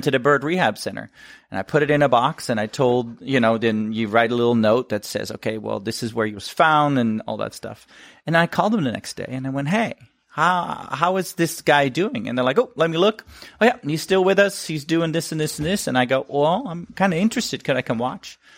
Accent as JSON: {"language": "English", "country": "Netherlands", "tie": "born or raised there", "second_language": "English", "moved": "as an adult", "lives_now": "United States", "said": "shows that I'm from Holland."}